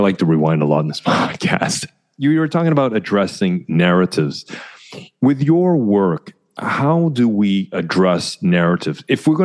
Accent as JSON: {"language": "English", "country": "Canada", "said": "as a Canadian working with Dutch"}